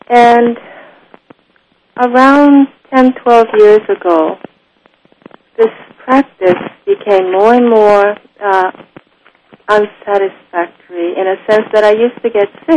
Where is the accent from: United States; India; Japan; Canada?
Japan; I was born and raised in Japan. My father was a Buddhist. My mother was a Christian.